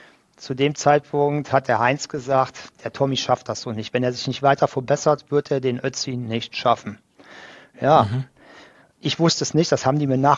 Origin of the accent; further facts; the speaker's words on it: Rhineland, Germany; als Rheinländer, ich meine, wir haben keine Pässe.